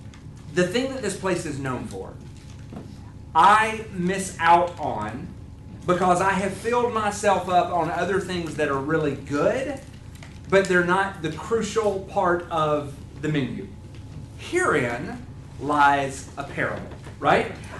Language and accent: English; North Carolina, United States; I mentioned I am from the Raleigh-Durham area.